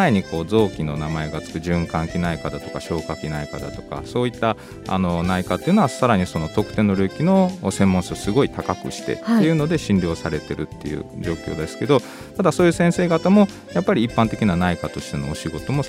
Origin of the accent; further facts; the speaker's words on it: Himeji, Hyogo, Japan; そうですね、私広畑区の出身で地元に帰ってきたっていう感じがしてます